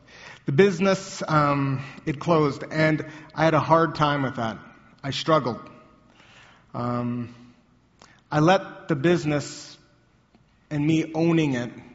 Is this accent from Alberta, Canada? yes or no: yes; Alberta, Canada; I grew up in Alberta in a middle-class family that I would say, that I would call, we had prairie values.